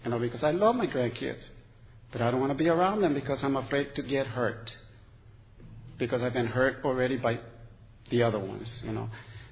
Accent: Anaheim, California, United States; I'm from Anaheim, California.

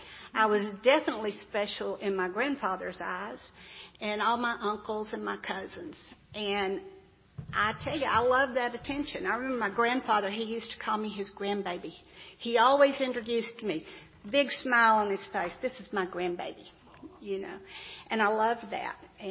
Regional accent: Atlanta, Georgia, United States; So I was born in Atlanta. I'm an Atlanta native. I've always lived around metropolitan Atlanta.

